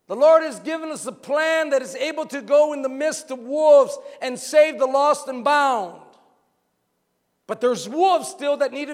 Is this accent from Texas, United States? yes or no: yes; Texas, United States; English is a second language; I'm from Texas, and I used to play with snakes not knowing if they were venomous or not venomous.